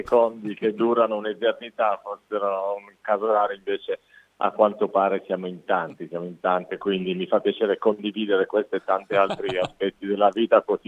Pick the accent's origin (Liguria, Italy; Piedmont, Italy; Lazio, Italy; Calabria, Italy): Piedmont, Italy; Turin; now in Milan, Italy; io sono un torinese trapiantato a Milano